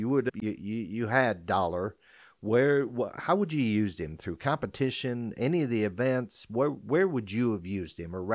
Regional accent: Iowa, United States; I grew up in Iowa. I can remember those kind of storms.

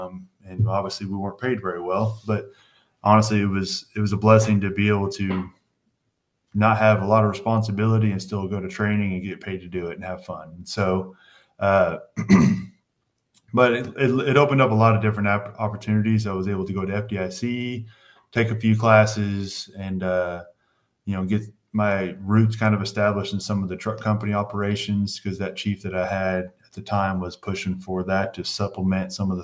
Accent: St. Louis, Missouri, United States; born there; also born or lived in Texas / Florida; now in Collinsville, United States; Currently live in Collinsville, Oklahoma. I was born in St. Louis, Missouri, lived in Texas as well as Florida, all over the place

